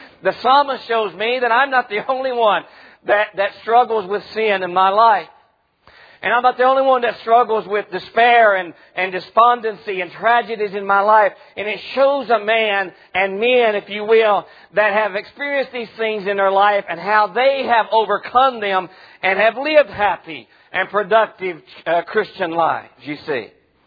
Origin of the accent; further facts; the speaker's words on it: West Virginia, United States; I'm from West Virginia, Mommy and Daddy.